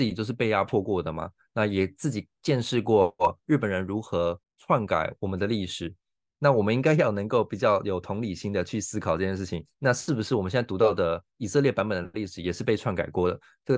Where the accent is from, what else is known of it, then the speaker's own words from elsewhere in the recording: Taiwan; 我觉得也不是说我们台湾人好像就事不关己